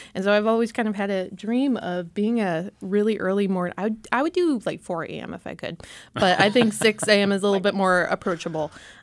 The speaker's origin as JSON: {"language": "English", "region": "Wisconsin", "country": "United States", "tie": "born or raised there", "said": "So growing up in Wisconsin, we would listen to the radio on the way to swim practice or to school."}